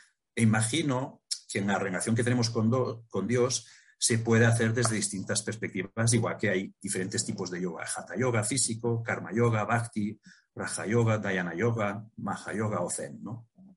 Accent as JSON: {"language": "Spanish", "town": "Vic", "region": "Catalonia", "country": "Spain", "tie": "born or raised there", "said": "una mentalidad más abierta que en mi ciudad natal de Vic."}